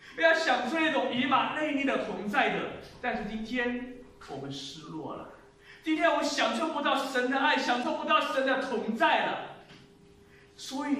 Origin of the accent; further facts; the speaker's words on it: China; 特别我们作为中国人，我们从小接受了一个无神论的教育